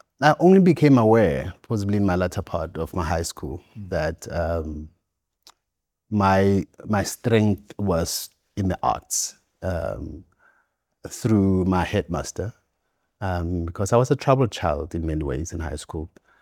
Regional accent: South Africa; because I come from Bapedi cultural group or nation, not a tribe

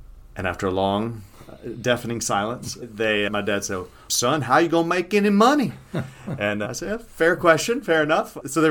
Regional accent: Florida, United States; I was born in the Panhandle of Florida, so I grew up, and most of my family is still there. Oftentimes when I even talk about them or begin the drive home, my accent starts to come

